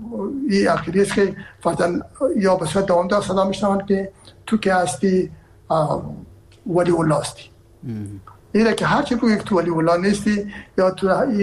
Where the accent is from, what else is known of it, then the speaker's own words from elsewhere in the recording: Herat, Afghanistan; من که هستم از هرات هستم و پدر مادر من هرات هستن